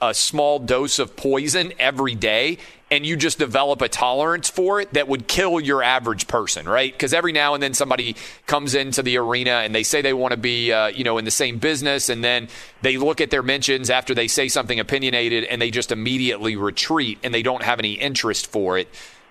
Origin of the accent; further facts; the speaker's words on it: the South, United States; now in Nashville, United States; And I grew up in the South, and everybody was pretty nice.